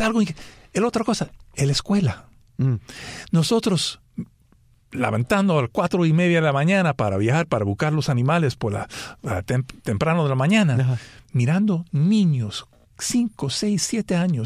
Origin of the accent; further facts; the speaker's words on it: New York, United States; born there; Yo siempre pensaba que eso era manera de Nueva York, porque nosotros nacimos en Nueva York